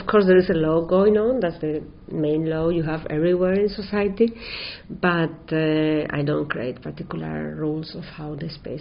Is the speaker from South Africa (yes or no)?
no; Zaragoza, Aragon, Spain; English is a second language; one in Zaragoza, in my hometown.